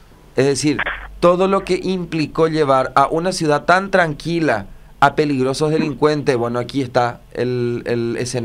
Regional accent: San Pedro de Ycuamandiyú, San Pedro, Paraguay; yo pues soy de San Pedro de Cuamandeyú, doctor.

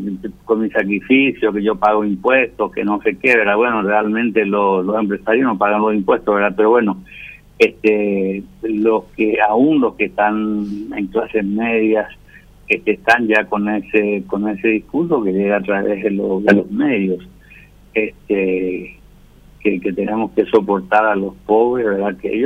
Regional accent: Paraguay; para que yo sea paraguayo

